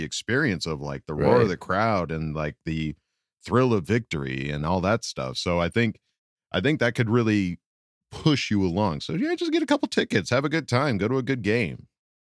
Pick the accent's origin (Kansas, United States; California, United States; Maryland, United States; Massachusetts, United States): California, United States; Valencia; Like I grew up in Valencia, so we were Dodger fans.